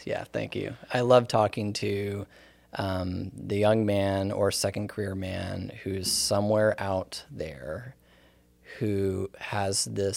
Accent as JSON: {"language": "English", "town": "Perryville", "region": "Missouri", "country": "United States", "tie": "born or raised there", "said": "And my hometown's Perryville, Missouri."}